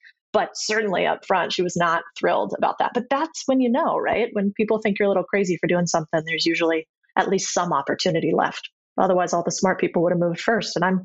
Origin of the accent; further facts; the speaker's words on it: United States; It's not actually even that I'm American.